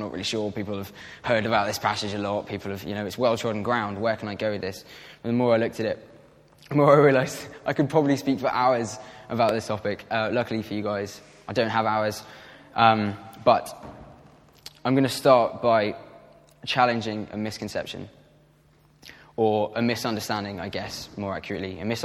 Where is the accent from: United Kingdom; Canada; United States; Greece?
United Kingdom; England; I know I'm English.